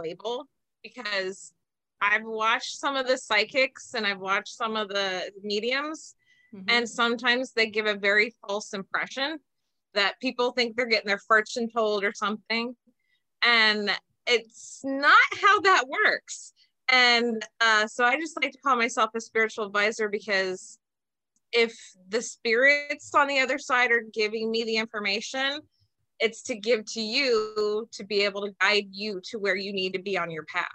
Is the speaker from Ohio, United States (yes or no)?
yes; Ohio, United States; now in Reynoldsburg, United States; I am from Reynoldsburg, Ohio right now. Originally, I am from a small town called Belfis. That's where still most of my family lives and my father's buried.